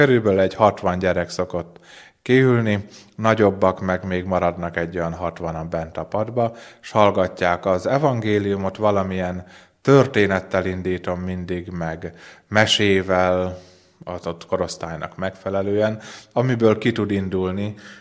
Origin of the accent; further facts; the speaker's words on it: Jászberény, Jász-Nagykun-Szolnok, Hungary; Valóban nem itt nőttem fel, Jászberényből származom, sőt annak egy hajta nevezetű külterületén laktunk eredetileg.